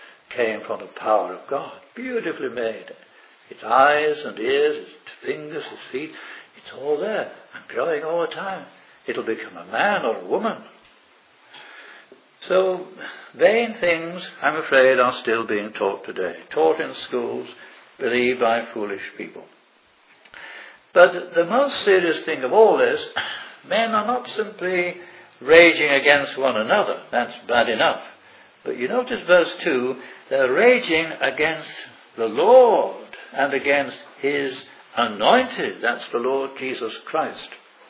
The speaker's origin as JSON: {"language": "English", "town": "Manchester", "region": "North West England", "country": "United Kingdom", "said": "I came from Manchester, and bombs were flying down on top of Manchester."}